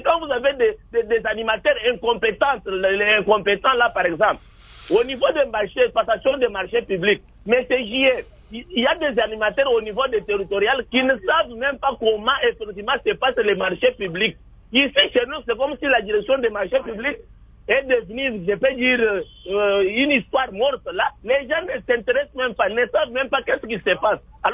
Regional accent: Kasaï-Oriental, DR Congo; je suis comme ici chez nous, au Gassin Oriental.

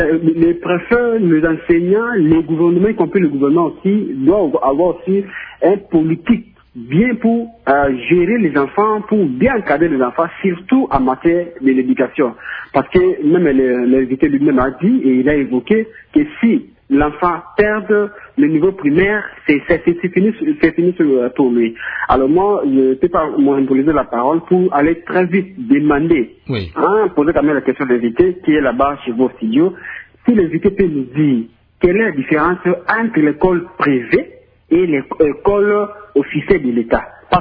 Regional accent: Mbandaka, Équateur, DR Congo; moi je fais allusion ici chez nous à Manaka, à l'Équateur

